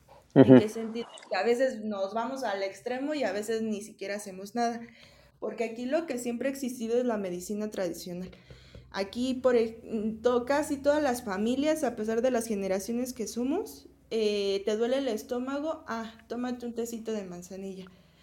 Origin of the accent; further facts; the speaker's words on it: Mexico; entonces es lo bonito de aquí, de nosotros, que nos gusta cuidar.